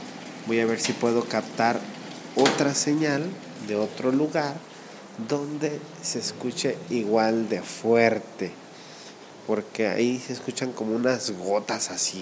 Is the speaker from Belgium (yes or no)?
no; Tlajomulco, Jalisco, Mexico; así como Alex dice que para él es su pueblo quieto, para mí es mi pueblo seco. Entonces, que llueva en Tlajomulco es algo impresionante.